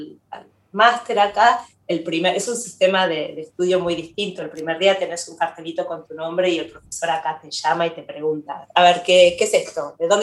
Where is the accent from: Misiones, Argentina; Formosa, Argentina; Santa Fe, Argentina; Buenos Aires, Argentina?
Buenos Aires, Argentina; moved away; Yo hace más años estoy acá que los que me fui de Buenos Aires, de Argentina. Acá sigo siendo la extranjera. Cuando voy a Buenos Aires soy una gringa